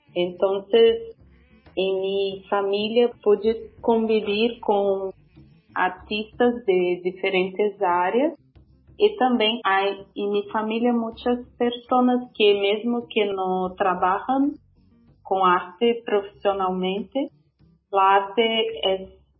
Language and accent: Spanish; Belo Horizonte, Minas Gerais, Brazil; Spanish is a second language; now in Guarapari, Brazil; pero soy de Belo Horizonte, que es otro sitio de Brasil.